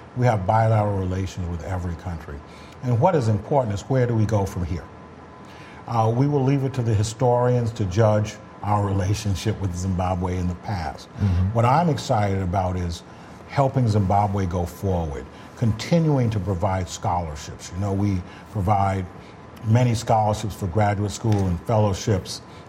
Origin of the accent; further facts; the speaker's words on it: Queens, New York, United States; also born or lived in Harlem; I was born in Harlem. We moved to Queens. I went to high school in Brooklyn, so I'm all parts.